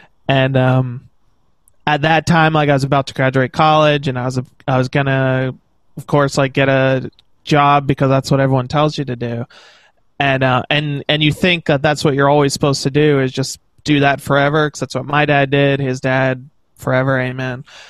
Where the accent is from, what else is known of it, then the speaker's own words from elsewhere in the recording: Georgia, United States; accent: Northern; also born or lived in Virginia; Well, I was born in Virginia, but grew up in Georgia. But everyone says I have a Northern accent, so I'm probably more Northern than Southern, I guess.